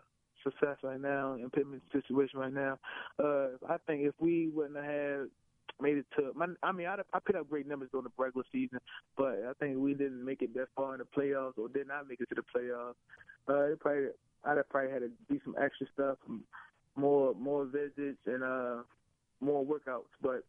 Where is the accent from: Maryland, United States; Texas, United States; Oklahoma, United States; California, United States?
Maryland, United States; Baltimore; I'm from Baltimore. I grew up being a Ravens fan.